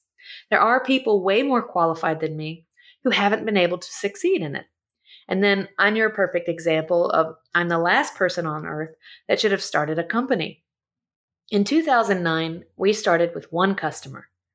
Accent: Decatur, Alabama, United States; That's what I did growing up in Decatur, Alabama.

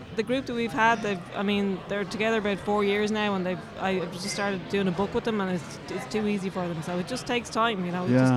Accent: Wicklow, Leinster, Ireland; So I grew up in Wicklow, and I learned Irish in grammar school there.

